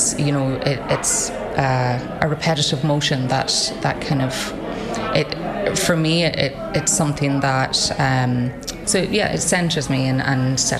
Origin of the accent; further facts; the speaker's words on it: Ballybunion, County Kerry, Ireland; I'm from Ballybunion.